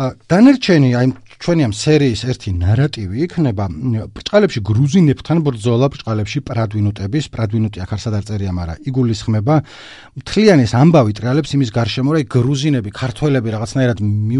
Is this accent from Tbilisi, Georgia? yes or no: no; Baghdati, Imereti, Georgia; ჩემი იდენტობა არის რომ ბაღდათიდან ავარ წარმოშობით, ჩემთვის ქუთაისი ქალაქია და ბაღდათიც ქალაქი ამ არის, უფრო პატარა რაიონული ცენტრი